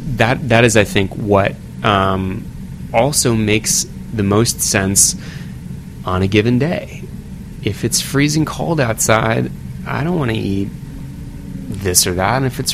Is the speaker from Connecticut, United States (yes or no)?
yes; Woodbury, Connecticut, United States; Growing up in Litchfield County, Connecticut, growing up in Woodbury, watching the goldfinch change from this kind of camouflage brown to this resplendent gold